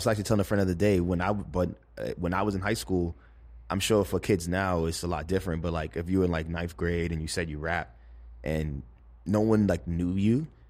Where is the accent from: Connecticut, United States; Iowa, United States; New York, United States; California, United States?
New York, United States; Flatbush; Particularly where I grew up in Flatbush was really Caribbean. And my dad is Jamaican.